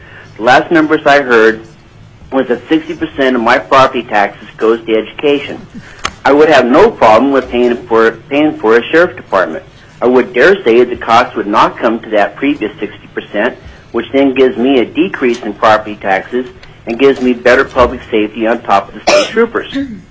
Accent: Lazy Mountain, Alaska, United States; I'm from Lazy Mountain in Palmer area.

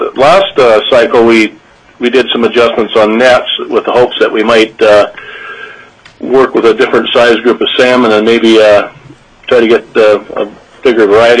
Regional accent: Petersburg, Alaska, United States; I'm from Petersburg. I've been on the board approximately 9 years to date. I was born and raised and live in Petersburg. I graduated from Petersburg High School.

